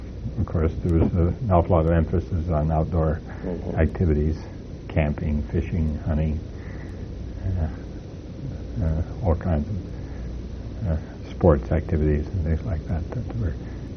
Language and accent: English; Fisher, Minnesota, United States; also born or lived in East Grand Forks; What we moved from East Grand Forks to a small town called Fisher, Minnesota